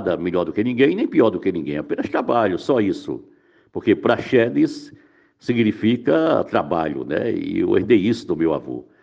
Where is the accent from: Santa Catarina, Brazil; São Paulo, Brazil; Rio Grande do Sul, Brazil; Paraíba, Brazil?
Paraíba, Brazil; Brejo do Cruz; Eu sou de Brejo Cruz, natural de Brejo, trabalhei na Escola Estadual José Olímpio